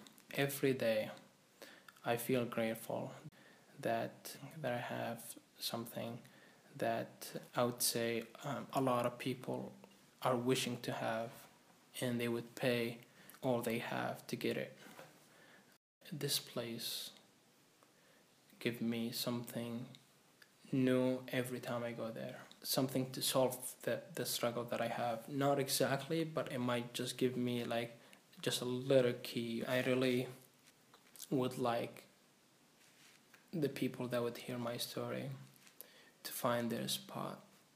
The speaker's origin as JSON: {"language": "English", "country": "Iraq", "also_born_or_lived": "Jordan / Atlanta, United States", "lives_now": "Portland, United States", "said": "I am 21 years old. Right now I am studying to be a biochemist. First I came from Iraq, moved to Jordan for 3 years. After that I moved to Atlanta, Georgia for a year. And then I moved to Maine."}